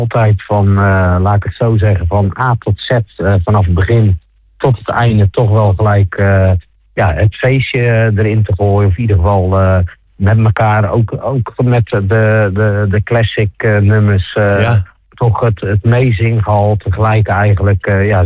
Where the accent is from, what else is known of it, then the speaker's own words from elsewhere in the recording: Nieuwerbrug aan den Rijn, South Holland, Netherlands; Ik kom uit Nieuwebrug aan de Rijn.